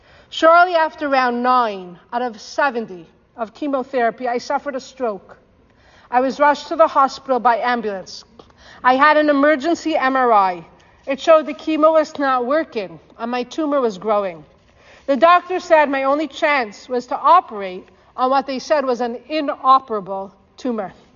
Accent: Toronto, Ontario, Canada; I am almost 16 years old. I'm from Toronto.

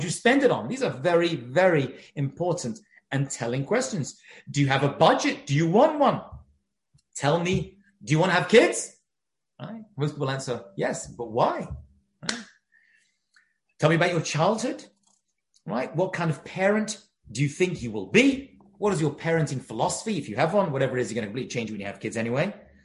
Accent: United Kingdom; I'm from Britain originally

